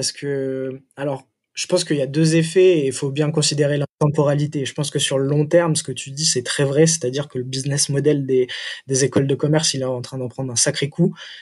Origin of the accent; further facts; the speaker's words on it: Île-de-France, France; parce que moi, je viens de la Seine-et-Marne